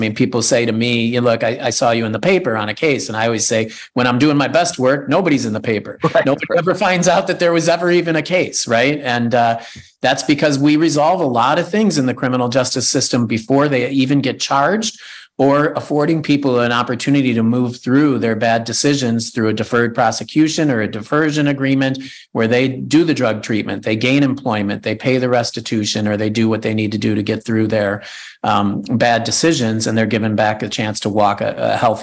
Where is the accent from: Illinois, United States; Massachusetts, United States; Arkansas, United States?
Illinois, United States; Chicago; now in Milwaukee, United States; I'm from Chicago, Evan. That shouldn't be hard to scale up here in Milwaukee, right?